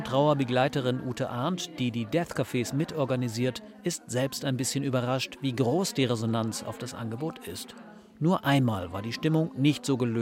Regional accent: Hamburg, Germany; Ein bisschen kommt man sich vor wie beim Heimatvertriebenen-Treffen als Hamburger beim Hessen-Stammtisch.

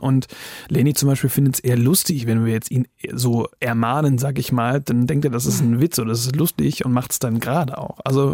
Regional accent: Flensburg, Schleswig-Holstein, Germany; Ja, ich bin ja eigentlich aufgewachsen in der Nähe von Flensburg, also ganz im Norden, aber auch auf dem heftigsten Dorf, also wirklich Dorf, Dorf, Dorf, da haben 80 Leute gewohnt.

